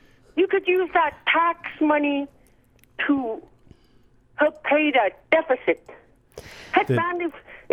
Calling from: Nulato, Alaska, United States; from Nulato.

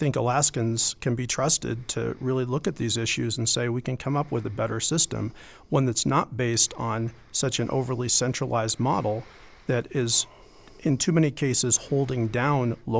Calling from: Colorado, United States; And I'm calling you from Colorado, and it's a great example here. We have two Indian nations in my state.

